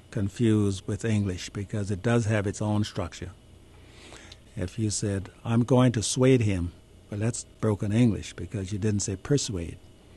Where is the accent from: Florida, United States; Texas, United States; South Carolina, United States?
South Carolina, United States; first language Gullah; Yes, Gullah was my first language, particularly when my grandmother was my first babysitter, so I heard it all the time, and when I went to school, it was my first language.